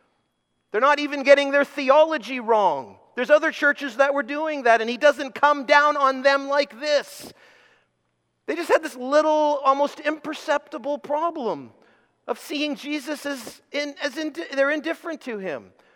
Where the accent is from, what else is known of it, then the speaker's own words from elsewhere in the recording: South East England, United Kingdom; I'm from Surrey, so I can say that.